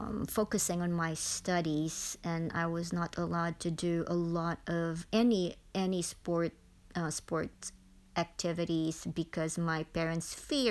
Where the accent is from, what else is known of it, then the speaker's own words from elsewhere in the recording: Philippines; now in United States; growing up in the Philippines is we had nannies, so we could afford having 1 or 2 nannies